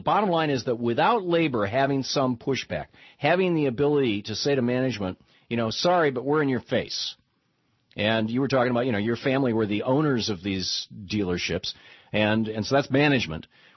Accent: Lansing, Michigan, United States; the same thing happen to Flint, Michigan when I was growing up, a town just down the road from where I grew up in Lansing.

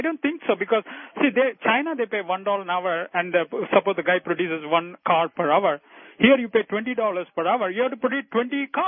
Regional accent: India; English is a second language; Yeah, I'm from India.

